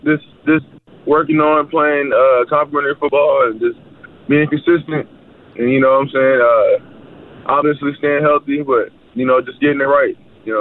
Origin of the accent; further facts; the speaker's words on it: Virginia, United States; You know, I'm from Virginia. You know, we get snow.